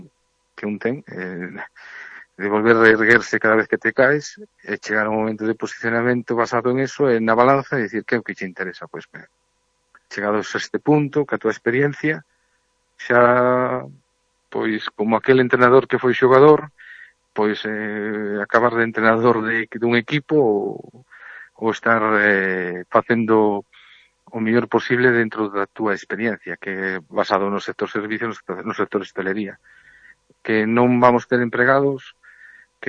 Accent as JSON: {"language": "Galician", "town": "Vilalba", "region": "Galicia", "country": "Spain", "also_born_or_lived": "A Coruña", "lives_now": "Ancares, Spain", "said": "marchei de Vilalba hacia Coruña, de Coruña marchei ahora para os Ancares e tal, pois un ten que buscar o seu sitio"}